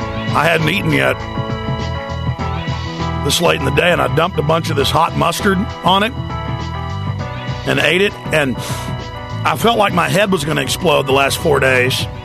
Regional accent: Dallas, Texas, United States; Listen, I grew up in Dallas, and I thought all there was, and I remember drinking water, getting a headache

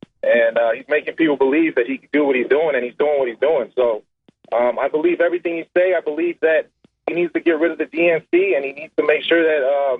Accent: Los Angeles, California, United States; I'm from Liberaltown, USA over here in L.A., man

